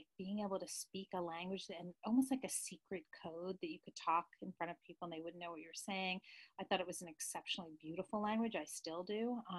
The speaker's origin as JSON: {"language": "English", "town": "Westchester County", "region": "New York", "country": "United States", "tie": "born or raised there", "said": "I was born in Stuyvesant Town in New York City, and grew up in Westchester County, right outside New York City."}